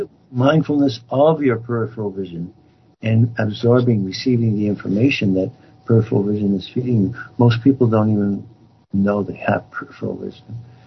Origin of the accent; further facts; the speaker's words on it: New York, United States; one of the blessings I've had is growing up in New York, you know, and understanding body language.